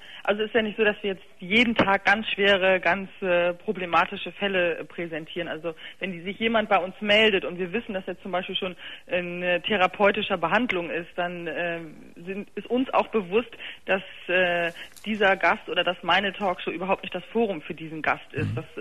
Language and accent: German; Bremen, Germany; ich komme aus Bremen